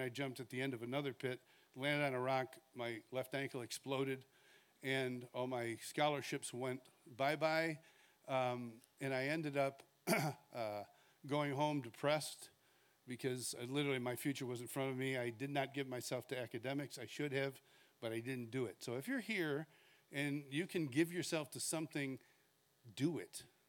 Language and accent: English; Rochester, New York, United States; I was born in Rochester, New York, St. Mary's Hospital, 1954. Yes. Yeah, you can do the math. Yep, I am 40-something. I grew up in the Rochester area.